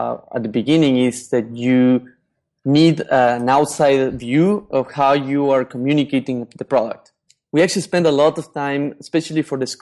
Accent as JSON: {"language": "English", "country": "Argentina", "tie": "born or raised there", "also_born_or_lived": "Spain / United States", "moved": "yes", "said": "I grew up in Argentina. I went to school in Spain and then I lived in the U.S."}